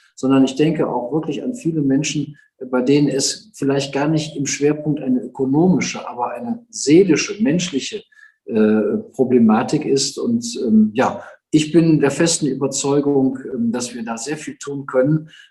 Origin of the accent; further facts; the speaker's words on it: Rhineland, Germany; wir sind Rheinländer